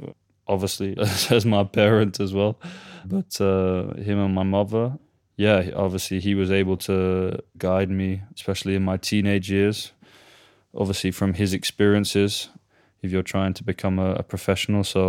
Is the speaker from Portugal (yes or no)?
yes; Portugal; moved away; I would say I'm English, but I'm from Portugal. Portugal is the country that made me who I am today, you know. My whole life was in Portuguese for many years, and my mum was worried I was going to forget how to speak English at one point.